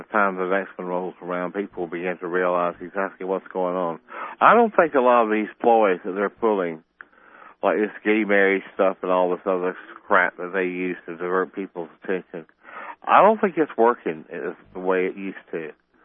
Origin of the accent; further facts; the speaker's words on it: South Carolina, United States; Well, like I say, I'm from South Carolina. I don't make any boast about it